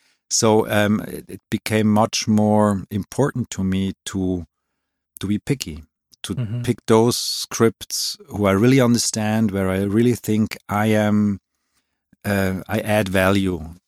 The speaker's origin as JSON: {"language": "English", "country": "Switzerland", "tie": "born or raised there", "moved": "as an adult", "lives_now": "Germany", "said": "I'm born and raised in Switzerland."}